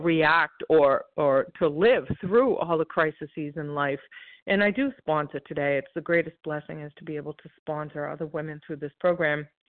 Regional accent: Massachusetts, United States; I'm from Massachusetts.

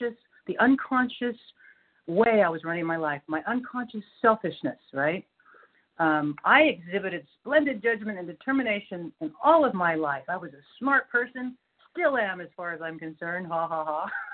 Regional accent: North Carolina, United States; I'm from North Carolina, by the way.

